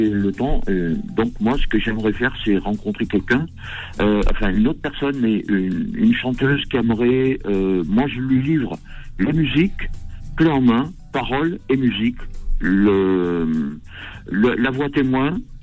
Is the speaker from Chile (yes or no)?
no; France; also born or lived in Guadeloupe; Donc, moi, je suis français, mais j'ai vécu longtemps aux Antilles.